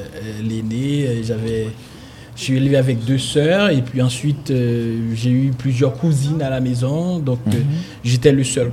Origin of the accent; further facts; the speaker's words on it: Carrefour, Ouest, Haiti; also born or lived in Delmas; Je suis né à Thor 73, à Thorland, à Carrefour. Et puis, j'ai migré à Mariani en 1996. Et puis j'ai laissé en 2004.